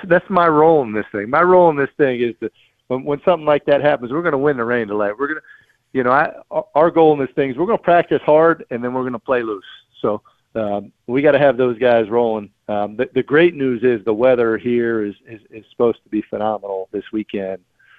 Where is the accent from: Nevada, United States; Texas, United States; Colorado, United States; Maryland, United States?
Maryland, United States; Crofton; also born or lived in Brookville, Maryland / Montgomery County, Maryland; So I'm from a place called Brookville, Maryland, right outside of D.C. I grew up actually in Crofton, which is kind of over towards Annapolis, Maryland, and then finished my high school years in Montgomery County, Maryland.